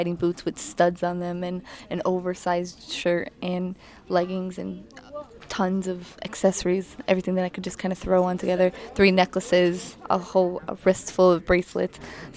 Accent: Tampa, Florida, United States; One time I went to Miami to do a fashion show and I told them I was from Tampa and they're like, why would you do that?

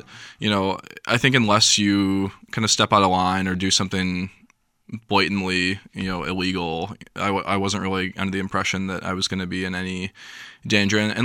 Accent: United States; And obviously, as an American, Cuba has this kind of, you know, ooh, Cuba, you know, thing.

